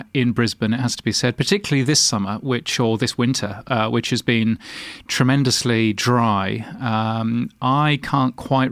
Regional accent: London, United Kingdom; Well, I was born in Hammersmith.

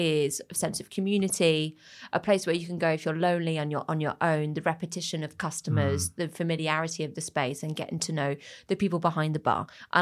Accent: France; This is about essentially my experience growing up in France, but what it means to be French, what it means to be English.

